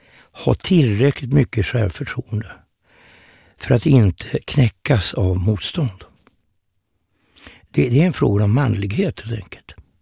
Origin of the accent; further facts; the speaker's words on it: Norrland, Sweden; Alltså jag är från Norrland.